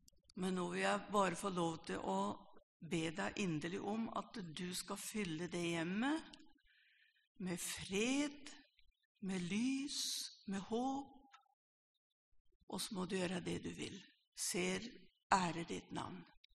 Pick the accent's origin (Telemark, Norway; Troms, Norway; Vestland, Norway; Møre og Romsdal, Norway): Telemark, Norway; Gjerpen; Og det er fra det området jeg kommer da, det hører dere kanskje. Må ikke plassere meg i Østfold, for det gjør de fleste. Men jeg kommer ikke fra Østfold, jeg kommer fra Gjerpen ved Skien.